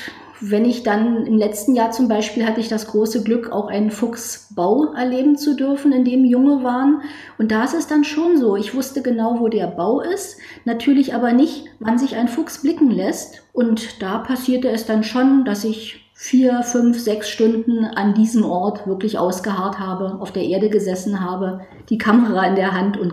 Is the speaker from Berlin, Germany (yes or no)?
yes; Berlin, Germany; bin 50 Jahre alt. Ich komme aus Berlin